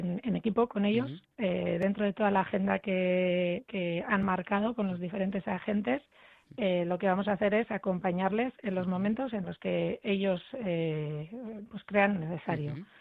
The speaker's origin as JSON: {"language": "Spanish", "region": "Basque Country", "country": "Spain", "said": "soy vasca y como persona vasca tengo familia en la diáspora, ¿verdad?, de diferentes generaciones"}